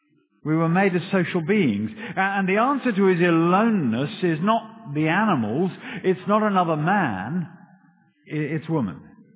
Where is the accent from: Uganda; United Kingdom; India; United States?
United Kingdom; Now, we're British.